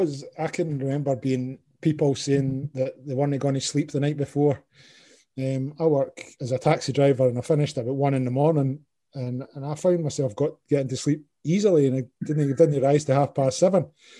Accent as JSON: {"language": "English", "town": "Edinburgh", "region": "Scotland", "country": "United Kingdom", "said": "I'm from Edinburgh, the east of Scotland, so I supported the Hearts."}